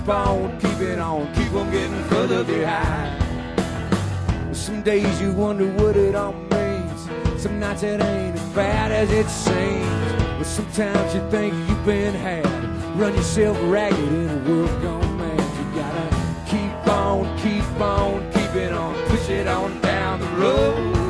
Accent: Dallas, Texas, United States; Of course … I'm from Dallas.

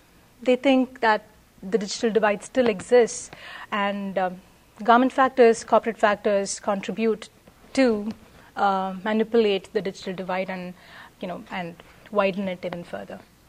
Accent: India; And I take the case study of India because I'm from India. I know the scenario there before and after the advent of Linux

